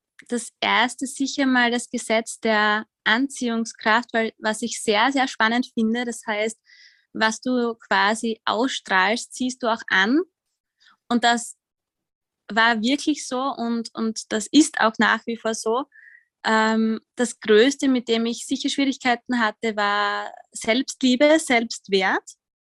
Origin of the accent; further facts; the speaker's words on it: Austria; ich bin Österreicherin, wie man wahrscheinlich hört, und bin 30 Jahre